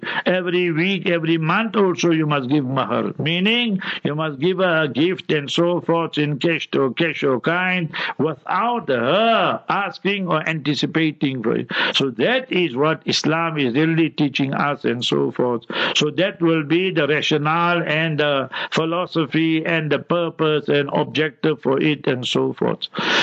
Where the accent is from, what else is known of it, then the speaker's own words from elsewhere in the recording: Gauteng, South Africa; English is a second language; I'm from Transvaal, from Gauteng